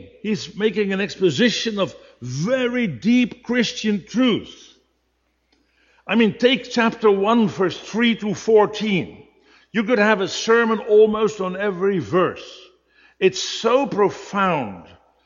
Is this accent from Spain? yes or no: no; Netherlands; accent: Dutch; English is a second language; And, well, you have to bear with my Dutch accent. I can't help it.